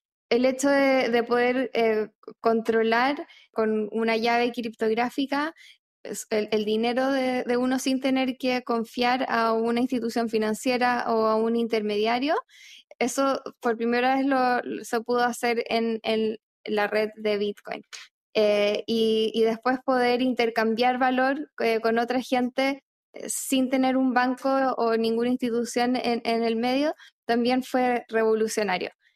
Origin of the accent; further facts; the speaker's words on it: Chile; also born or lived in Argentina; yo soy chilena, pero viví en Argentina casi 5 años cuando estaba trabajando ahí con Bloomberg.